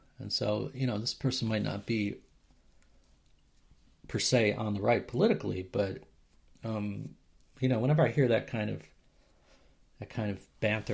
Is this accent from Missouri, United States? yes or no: no; New York, United States; I'm from New York.